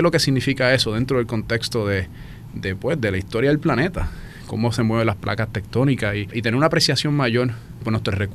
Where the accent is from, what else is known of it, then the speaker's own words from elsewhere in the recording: Puerto Rico; Veo como puertorriqueño la situación en la cual estamos